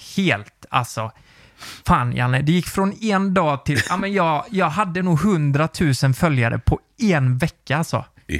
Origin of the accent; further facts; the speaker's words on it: Nittorp, Västra Götaland County, Sweden; jag var ju från Nittorp och jag tyckte det var kul med videos.